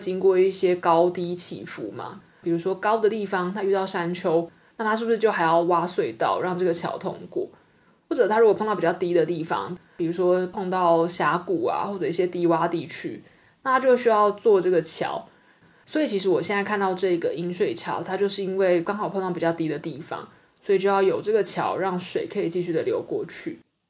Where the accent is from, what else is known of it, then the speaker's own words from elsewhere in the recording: Taiwan; 比如说作为台湾人，